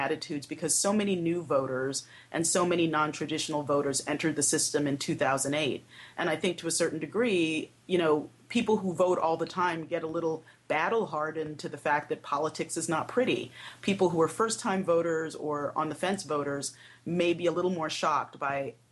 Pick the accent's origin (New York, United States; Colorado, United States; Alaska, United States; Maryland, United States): Maryland, United States; Baltimore; but there are communities like the one I grew up in Baltimore, where the entire community has felt a ripple effect of persistent unemployment.